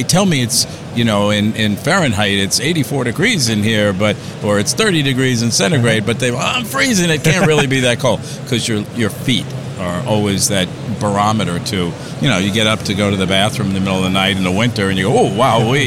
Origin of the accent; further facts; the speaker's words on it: United States; and I, as an American, I had never seen that one.